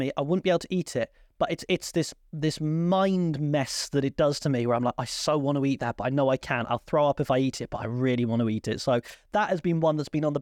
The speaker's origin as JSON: {"language": "English", "country": "United Kingdom", "said": "As you know, I'm incredibly British"}